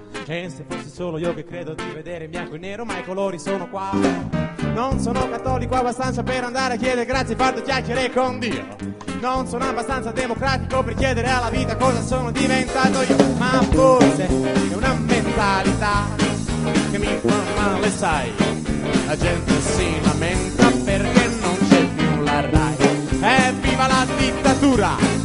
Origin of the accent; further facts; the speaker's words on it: Naples, Campania, Italy; Se non si è capito, noi veniamo da Napoli.